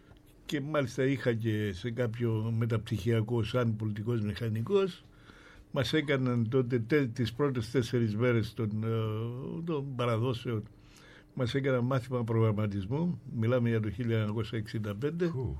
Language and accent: Greek; Nicosia, Nicosia District, Cyprus; moved away as an adult; also born or lived in Athens / London; γέννηθηκα στην Κύπρο, στη Λευκοσία. Τα πρώτα μου χρόνια τα πέρασα εκεί πέρα. Το 19 ήρθα στην Αθήνα για σπουδές στο Πολυτεχνείο